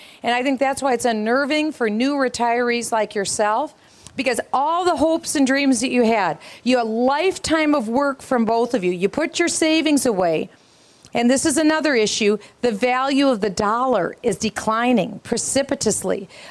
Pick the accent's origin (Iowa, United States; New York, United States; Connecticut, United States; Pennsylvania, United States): Iowa, United States; Waterloo; also born or lived in Cedar Falls, Iowa; I want to take that same common sense voice that I learned growing up in Waterloo and Cedar Falls, Iowa.